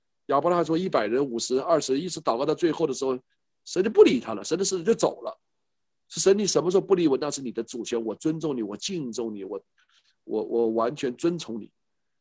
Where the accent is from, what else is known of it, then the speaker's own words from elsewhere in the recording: China; born there; moved away; 听说我从中国大陆过来的，我的出生在中国大陆，虽然我出国了30多年了